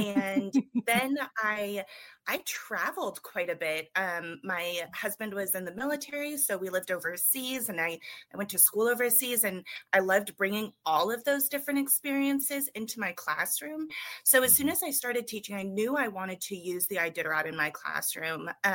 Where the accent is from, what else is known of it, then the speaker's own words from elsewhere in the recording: Colorado, United States; now in Mitchell, United States; I currently live and teach in Mitchell, Indiana, so southern part of Indiana, but I grew up most of my life in Colorado.